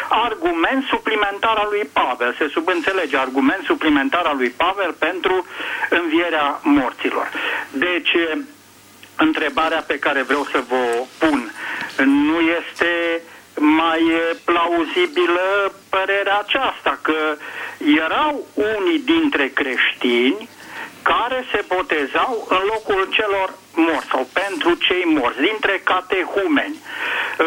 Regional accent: Cluj-Napoca, Cluj County, Romania; de la Cluj, mă auziți?

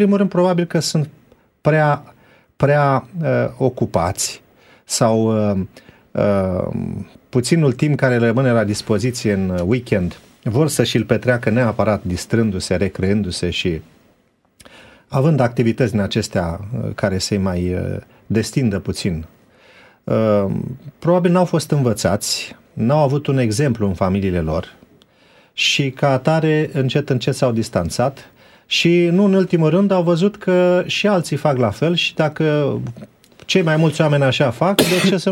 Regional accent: Romania; Da, noi ca români, când spunem români, automat cine nu e ortodox nu e român. Asta este o prejudecată pe care am simțit-o de multe ori în țara noastră.

